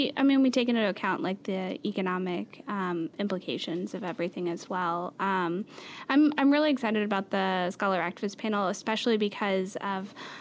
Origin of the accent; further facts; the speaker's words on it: Memphis, Tennessee, United States; That's really interesting to me just because I'm from Memphis, Tennessee.